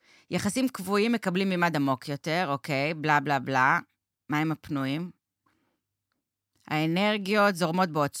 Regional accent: Salit, Central District, Israel; במושב סלעית אני נולדתי. זה קצת התנחלות. זה, כן, זה כזה ליד כוכב יאיר כזה.

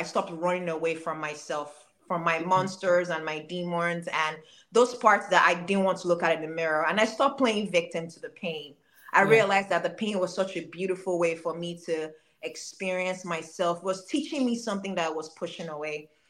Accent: Nigeria; moved away as an adult; now in United States; So I was born and raised in Nigeria, and you know, I moved here to the United States about 8 years ago

